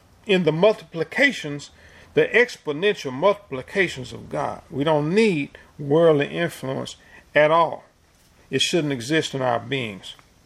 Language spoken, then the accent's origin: English; United States; See, I grew up in America listening, going to public school.